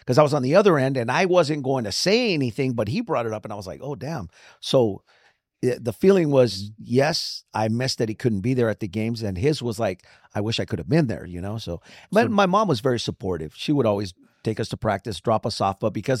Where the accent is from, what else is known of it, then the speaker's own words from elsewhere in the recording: Santa Monica, California, United States; And for us, it was different now because we come from Santa Monica. It was all white people and Hispanics.